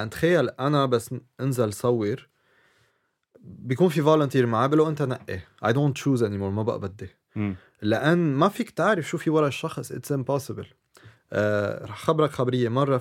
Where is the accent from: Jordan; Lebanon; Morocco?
Lebanon; بيقول لي انت من وين بقول له انا من لبنان